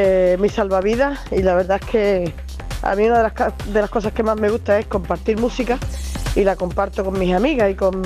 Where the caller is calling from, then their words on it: Villablanca, Andalusia, Spain; de Villablanca.